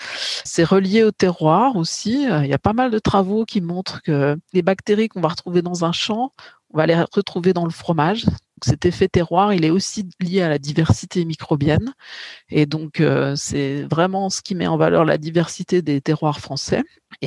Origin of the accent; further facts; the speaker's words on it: Bourgogne-Franche-Comté, France; Si je suis tout à fait loyale envers ma région d'origine, c'est le Comté.